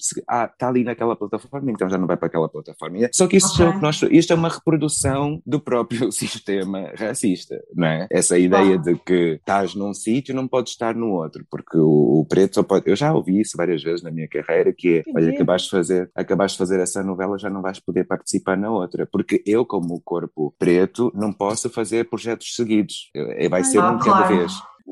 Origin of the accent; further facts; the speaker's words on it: Angola; Portuguese is a second language; Eu não sou brasileiro, eu sou angolano. Só que cada vez que eu digo, sou de Angola, e a malta pergunta de onde é que é o meu sotaque.